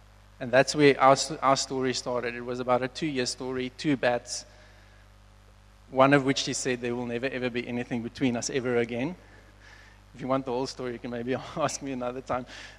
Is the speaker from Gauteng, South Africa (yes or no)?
no; Somerset West, Western Cape, South Africa; I grew up in Somerset West my whole life.